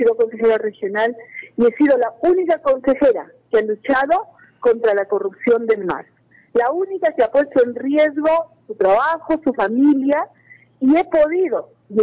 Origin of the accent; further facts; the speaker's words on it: Cajamarca, Peru; Yo soy una mujer emprendedora, he crecido en Cajamarca y quiero devolverle a mi tierra esa oportunidad que me dio de ser empresaria y poder tributar y poder haber crecido, haberme dado mis 4 hijos y seguir viviendo en Cajamarca.